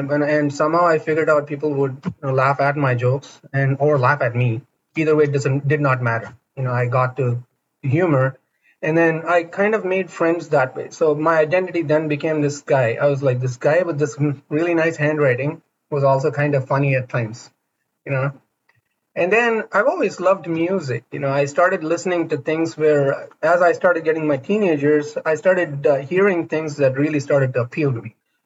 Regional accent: India; now in United States; I was not born and raised in the U.S. I was born and raised in India.

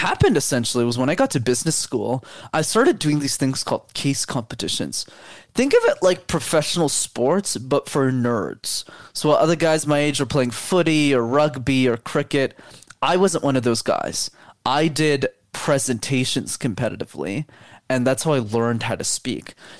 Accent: Montreal, Quebec, Canada; So when I grew up in Montreal, for those who don't know, in Canada, you need to know how to speak French. So my whole life I studied in French, but I didn't know the language.

